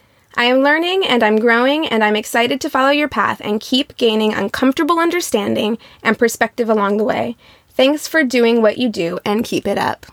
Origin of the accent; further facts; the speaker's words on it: Midwest, United States; now in Los Angeles, United States; I grew up in the Midwest, but I went to a very large public high school and was always around diversity. So much so that when I moved to LA in the Valley, I was like, where are all the black people?